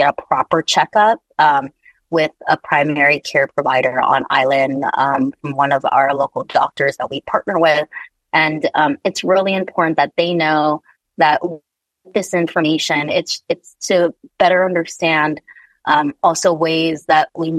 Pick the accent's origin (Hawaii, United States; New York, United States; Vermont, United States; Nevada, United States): Hawaii, United States; Waipahu; My heart is always in the Pacific. I grew up in Waipahu.